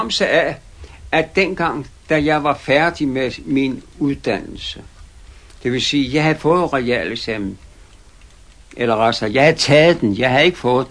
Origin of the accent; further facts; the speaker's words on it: Copenhagen, Capital Region of Denmark, Denmark; Jeg kommer fra København.